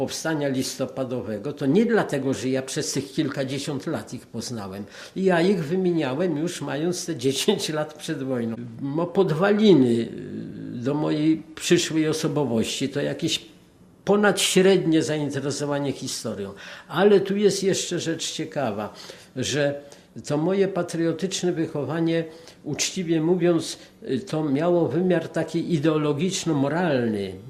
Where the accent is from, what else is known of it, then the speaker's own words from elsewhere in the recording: Warsaw, Masovian Voivodeship, Poland; Mieszkaliśmy w Warszawie, w Warszawie się urodziłem.